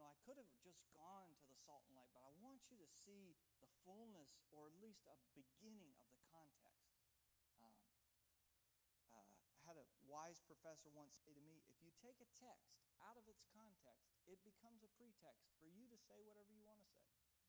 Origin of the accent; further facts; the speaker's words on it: Ohio, United States; I know that we're not in my home state of Ohio, but you just know that this was written in a desert land.